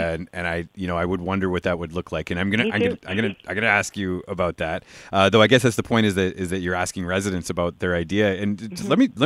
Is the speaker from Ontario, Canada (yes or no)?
yes; Ontario, Canada; Okay, so we're from Niagara. No one's going to be like, they're not from here.